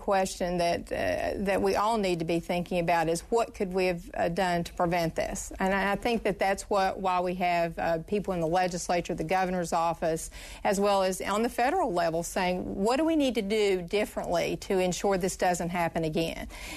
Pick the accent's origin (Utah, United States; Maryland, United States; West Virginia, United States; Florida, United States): West Virginia, United States; I'm from West Virginia.